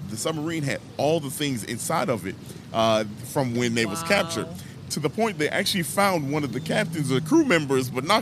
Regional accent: Chicago, Illinois, United States; One of the other pretty cool things that I know I personally, as a Chicagoan here, I've seen it many times

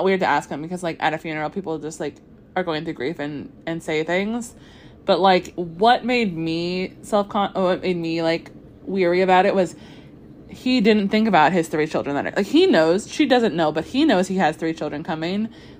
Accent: Ireland; as an Irish person, that was not, like, a celebration wake.

